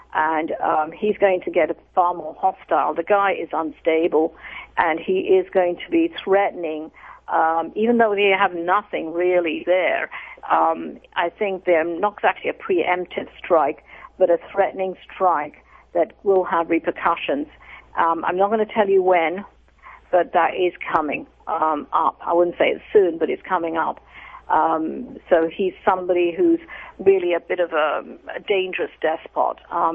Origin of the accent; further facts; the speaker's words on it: England, United Kingdom; You know, I grew up in England.